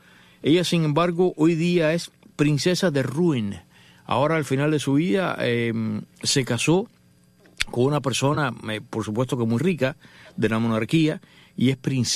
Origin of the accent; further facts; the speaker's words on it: Cuba; los únicos que entendemos estas películas somos los cubanos de los últimos 60 años.